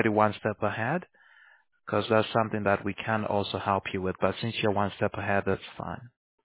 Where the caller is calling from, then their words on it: Fountain Valley, California, United States; Oh, I'm actually in California, Fountain Valley.